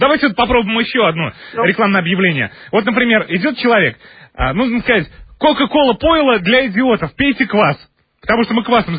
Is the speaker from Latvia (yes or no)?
yes; Riga, Latvia; Я к вам вот по какому поводу звоню. Я из Риги.